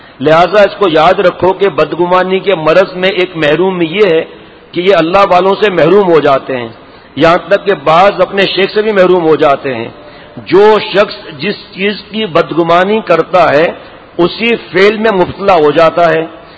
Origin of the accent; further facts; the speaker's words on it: Pratapgarh, Uttar Pradesh, India; اگر پرتاپ گڑھ میرا وطن قریب ہوتا تو میں مشورہ دیتا کہ تحصیل کنڈا سے بکرے کا گوشت منگاؤ.